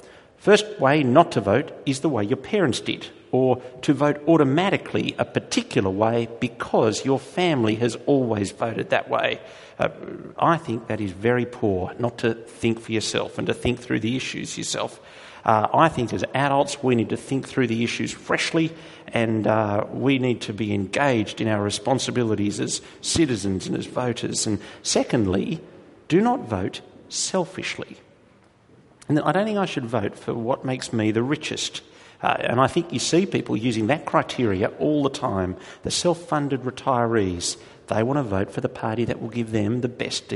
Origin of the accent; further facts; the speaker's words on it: Australia; Now that's an anathema to the way we think as an Australian society.